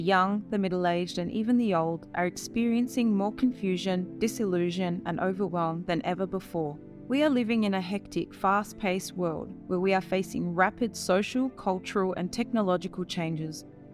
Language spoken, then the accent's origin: English; Australia; born there; I'm an Australian-born Muslim mother of five children.